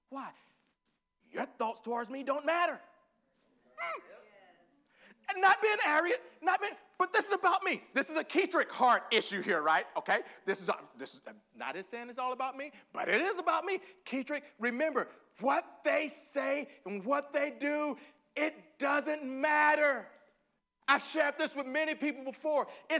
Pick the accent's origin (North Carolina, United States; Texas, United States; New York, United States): Texas, United States; I'm from Northeast Texas, Piney Woods, USA. Baby, I was raised on collard greens and pinto